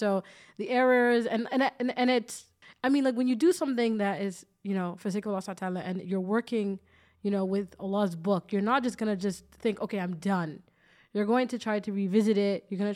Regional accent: Canada; I don't speak Arabic, right? I'm learning Arabic, right? But I don't speak Arabic. You know, I grew up in the West. I'm as Canadian as Canadian can be, right?

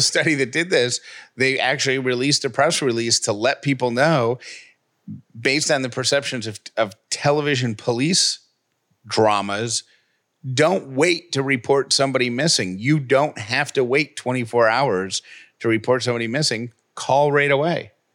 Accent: Syracuse, New York, United States; So when I was a kid growing up in Syracuse, New York, they used to do a treasure hunt every year.

